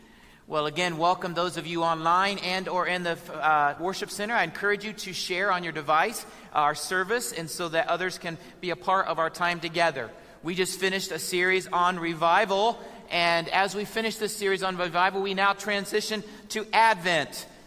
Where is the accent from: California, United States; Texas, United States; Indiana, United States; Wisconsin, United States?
Indiana, United States; We know there's a movie called Hoosiers that I'm from Indiana